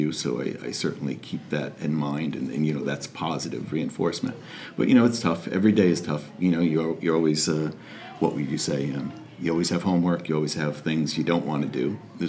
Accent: Wallingford, Connecticut, United States; I grew up in Wallingford, and it's kind of funny. Other than my time at UConn and a brief period of time living in Middletown, I've never lived anywhere else. I also said I've never lived outside of Connecticut

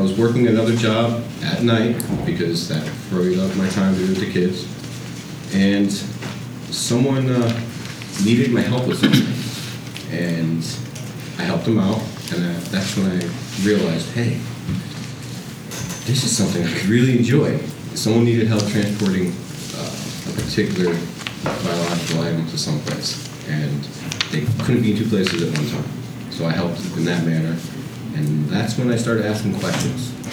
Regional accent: Connecticut, United States; I grew up in New England, Connecticut, single family home. A New Englander, I'm a patriot.

